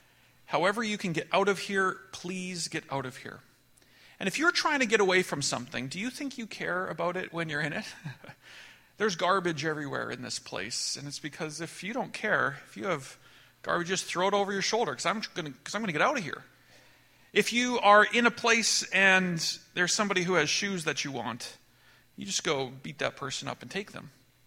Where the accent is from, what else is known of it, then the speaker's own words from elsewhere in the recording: Chestermere, Alberta, Canada; So I'm from Chestermere, Alberta.